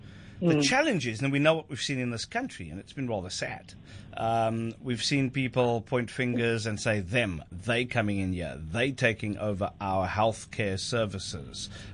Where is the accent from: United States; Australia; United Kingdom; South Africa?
South Africa; I'm a South African